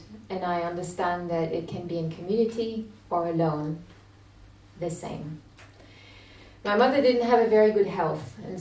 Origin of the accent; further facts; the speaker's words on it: Quebec, Canada; I was brought up in Quebec, Canada, and my parents had drifted into the Eastern philosophy from a young age.